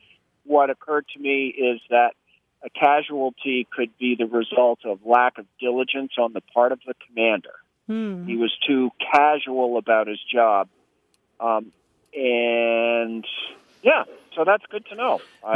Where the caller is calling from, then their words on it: Barre, Vermont, United States; I'm calling from Barrie, Vermont.